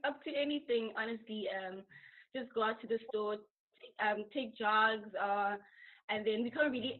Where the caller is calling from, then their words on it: Dublin, Leinster, Ireland; I'm calling from Dublin, Ireland.